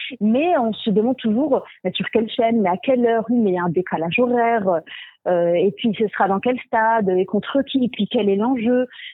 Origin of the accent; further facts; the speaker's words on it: Forbach, Grand Est, France; je suis née, j'ai grandi en France, à l'est de la France, à Forbach.